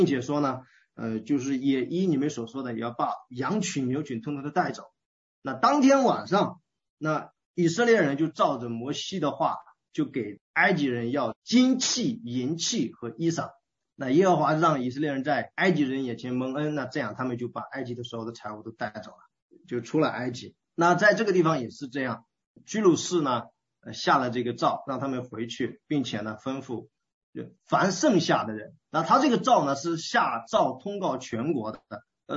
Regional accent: Henan, China; 我们河南那边那个水灾的

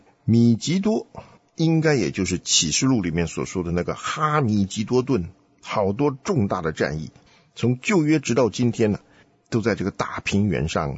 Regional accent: Taiwan; moved away as an adult; now in United States; 我是从台湾来的，我在台湾的时候没有信主，20来岁出国留学，到美国才信主

